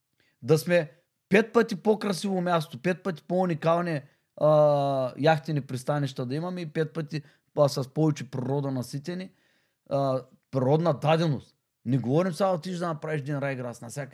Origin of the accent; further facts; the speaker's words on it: Varna, Varna Province, Bulgaria; Тук аз съм от Варна, много добре знам руснака как влиза.